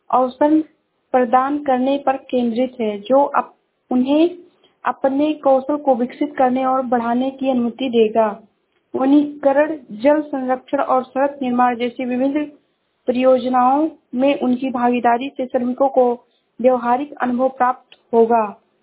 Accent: Shravasti, Uttar Pradesh, India; मैं जिला श्रावस्ती से हूँ।

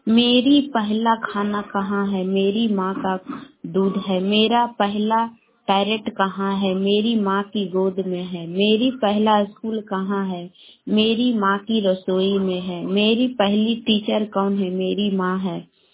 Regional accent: Bihar, India; मैं दुवासा शेखपुरा से बोल रही हूँ। मैं पटना जिला के रहने वाली हूँ।

